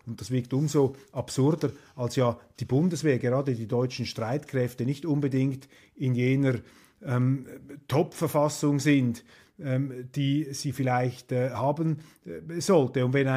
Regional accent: Switzerland; Und als Schweizer beelendet es einen, wenn man sieht, in welche Richtung diese Organisationen driften.

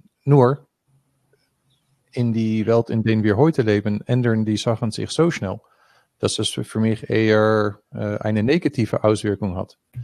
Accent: Netherlands; German is a second language; als Niederländer

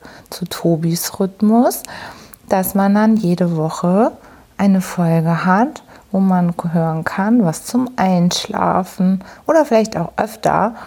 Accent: Hamburg, Germany; ich komme aus Hamburg

